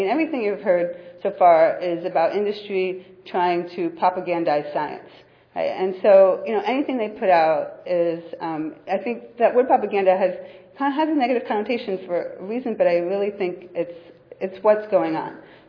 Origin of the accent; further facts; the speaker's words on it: Oakland, California, United States; I'm just from Oakland across the bay. Thank you all for coming to my town.